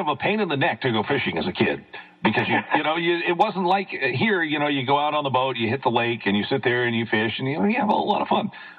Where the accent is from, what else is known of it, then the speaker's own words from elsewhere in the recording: New England, United States; I fished as a kid, and, I grew up in New England, and we did a lot of brook trout fishing.